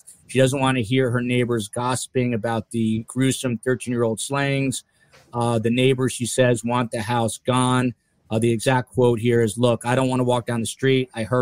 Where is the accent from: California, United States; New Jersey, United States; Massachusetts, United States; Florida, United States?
New Jersey, United States; New Jersey, cool chick. Got to give her a shout out. My home state does it again.